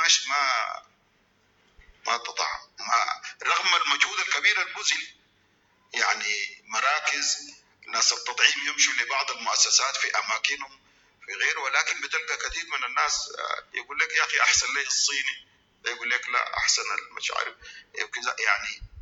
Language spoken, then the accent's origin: Arabic; Sudan; وما عندنا في السودان، ونحن ذاتنا جونا حار